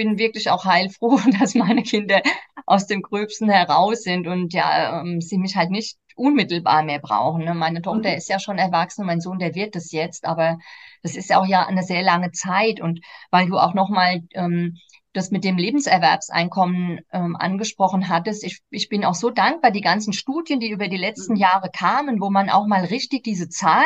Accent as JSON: {"language": "German", "town": "Aschaffenburg", "region": "Bavaria", "country": "Germany", "said": "aber ich komme ja auch aus Aschaffenburg und wir haben noch den Spessart"}